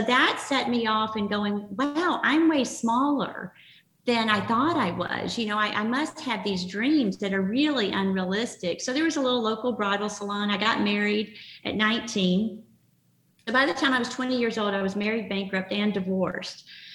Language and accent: English; Arkansas, United States; I grew up in Arkansas. I didn't know anything about therapy or, you know, I'd never even heard of that.